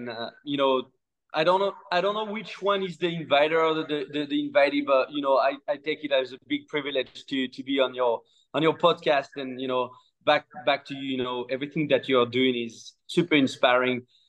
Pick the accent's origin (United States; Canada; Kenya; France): France; Auvergne-Rhône-Alpes; So I'm a Frenchie. I'm from France and you know, close to Lyon.